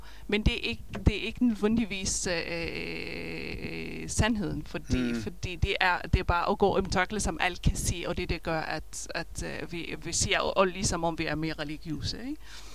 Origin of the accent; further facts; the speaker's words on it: Israel; Danish is a second language; now in Denmark; I det verden, jeg kommer fra Israel